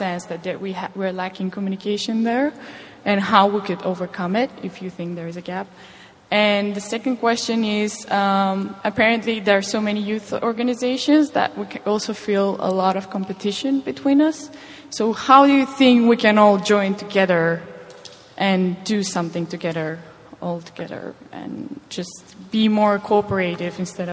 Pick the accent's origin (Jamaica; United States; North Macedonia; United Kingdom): North Macedonia; I come from Macedonia.